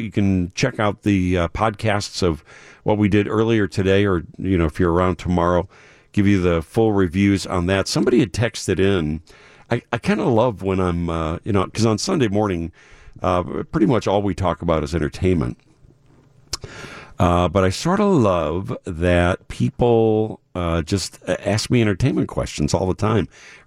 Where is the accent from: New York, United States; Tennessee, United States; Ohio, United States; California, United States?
Ohio, United States; Columbus; Because, you know, I'm from the South Side, and you may get an earful of something you don't want to hear from me if you're not 614.